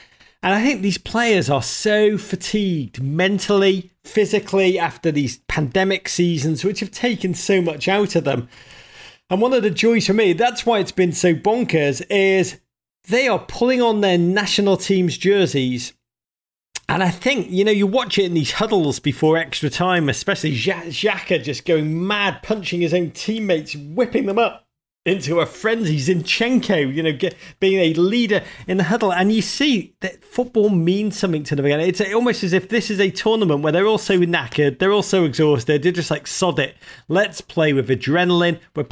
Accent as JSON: {"language": "English", "region": "England", "country": "United Kingdom", "said": "both being English and Jewish, I'm filled with a double sense of self-loathing and all that."}